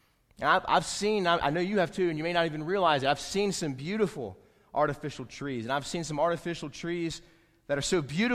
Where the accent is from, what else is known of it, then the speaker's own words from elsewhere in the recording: South Carolina, United States; And even in Indiana, when it gets down to negative 9 degrees in December, and I'm from South Carolina, we love it.